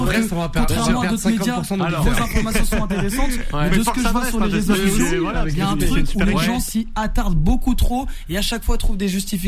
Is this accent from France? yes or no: yes; Paris, Île-de-France, France; je dis pas ça parce que je suis parisien, en tant que parisien